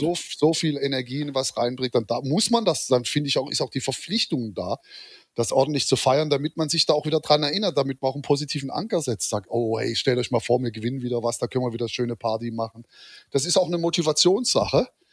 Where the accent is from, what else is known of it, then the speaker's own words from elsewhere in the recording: Stuttgart, Baden-Württemberg, Germany; born there; wir sind beide in Stuttgart geboren